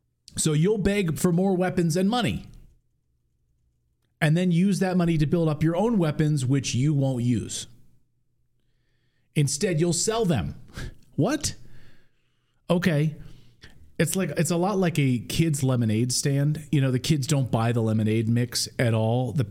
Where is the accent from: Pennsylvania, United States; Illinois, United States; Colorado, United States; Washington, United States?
Pennsylvania, United States; Well, and you know, I grew up in Pennsylvania.